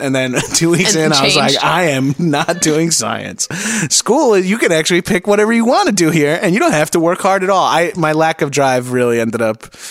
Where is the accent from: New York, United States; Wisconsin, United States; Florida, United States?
New York, United States; now in California, United States; I'm new to out here. I've only been out here for a few years. I'm from New York